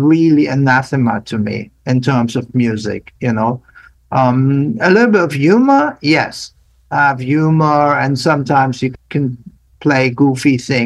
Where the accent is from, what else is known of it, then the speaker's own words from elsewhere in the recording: Germany; And since I came from Germany, which has a strong classical background, it was kind of natural.